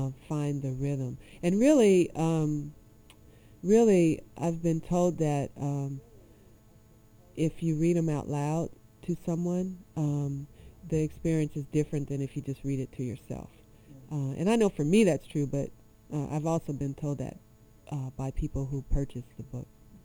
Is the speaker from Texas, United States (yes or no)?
no; Los Angeles, California, United States; because I'm from Los Angeles. I'm not from Austin, and I hadn't been living there that long.